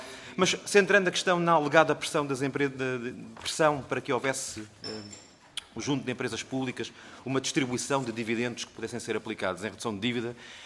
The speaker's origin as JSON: {"language": "Portuguese", "country": "Portugal", "said": "É isto que nos interessa enquanto portugueses e enquanto cidadãos."}